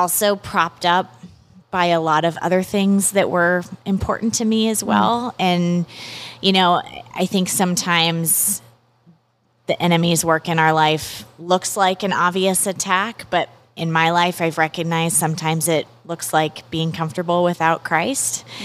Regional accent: Pacific Northwest, United States; now in Connecticut, United States; I live in Connecticut, just outside New York City, so the greater New York City area. But I grew up in the Pacific Northwest and did a decent season in Los Angeles.

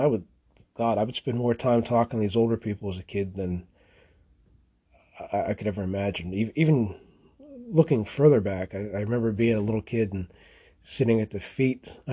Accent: Somerset, Pennsylvania, United States; This is by no means my hometown. My hometown is Somerset, Pennsylvania.

